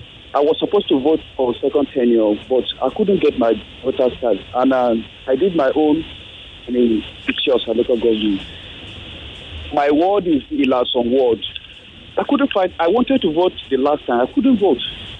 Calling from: Agungi, Lagos, Nigeria; I'm calling you from Agunji

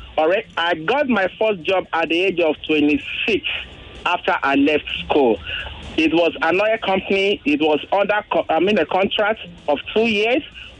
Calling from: Lekki, Lagos, Nigeria; I'm calling from Lekki.

